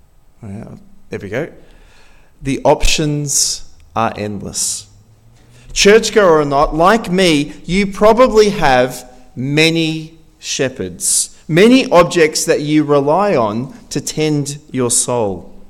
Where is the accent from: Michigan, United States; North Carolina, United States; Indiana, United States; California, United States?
North Carolina, United States; Greensboro; I was born and bred in Greensboro. As a borough boy